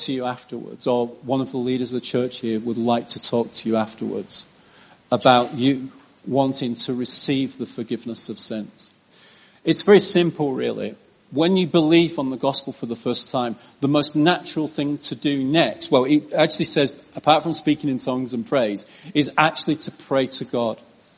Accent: England, United Kingdom; it's quite foreign to us as English, as an English person, particularly. because English people tend to have come from a culture which are reserved.

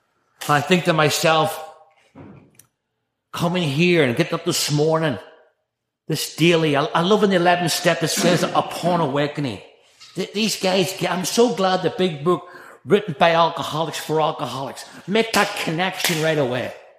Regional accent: Northern Ireland, United Kingdom; I grew up in Northern Ireland

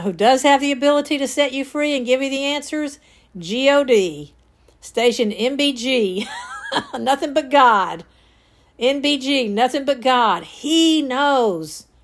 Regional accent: the South, United States; accent: southern; are they going to make fun of my southern accent?

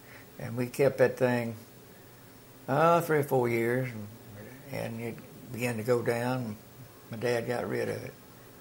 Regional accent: Texas, United States; born there; I was born in Leon County, me and my sister, Winnie and Lewis. Me and Winnie and Lewis. And when I was 4 years old, we moved to this county.

